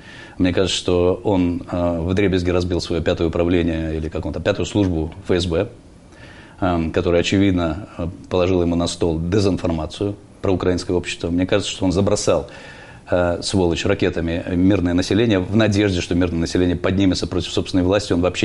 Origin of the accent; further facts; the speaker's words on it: Belarus; И мы, белорусы, как всегда, проспали.